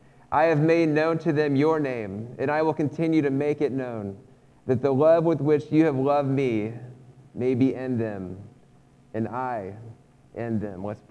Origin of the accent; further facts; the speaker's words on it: Lenexa, Kansas, United States; also born or lived in Shawnee; I grew up in Kansas City, in Lenexa and Shawnee, around there. I went to K-State. I've been to Kansas my whole life until that point.